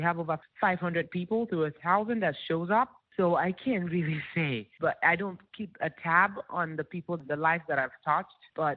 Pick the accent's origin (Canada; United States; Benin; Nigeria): Nigeria; I'm also Nigerian. My parents are Nigerian, so which automatically should make me a Nigerian.